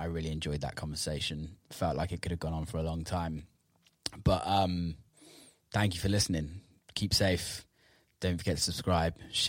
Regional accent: England, United Kingdom; I'm obviously British and grew up in England

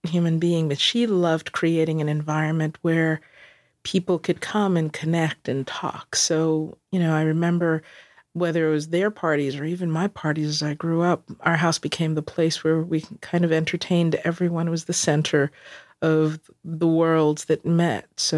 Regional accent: Queens, New York, United States; And I've always said what was neat about growing up in Queens was that there's a real sense of people being people.

